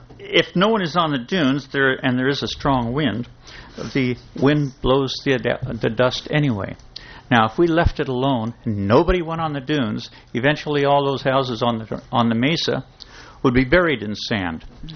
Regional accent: Atascadero, California, United States; I'm from Atascadero, and I enjoy your city very much.

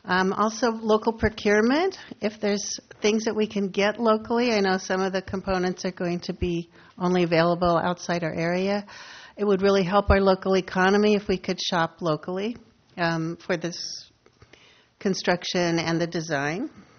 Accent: Morro Bay, California, United States; from Morro Bay.

